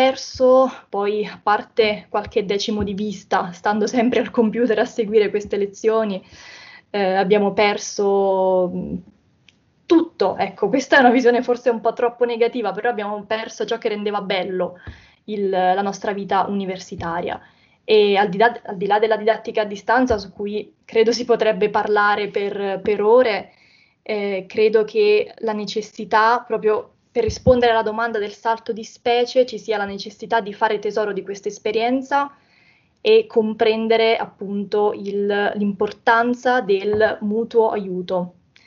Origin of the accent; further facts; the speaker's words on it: Basilicata, Italy; now in Modena, Italy; Sono infatti nata e cresciuta in Basilicata, però vivo da 3 anni a Modena, quindi mi sono interfacciata con una realtà completamente diversa da quella in cui sono nata e cresciuta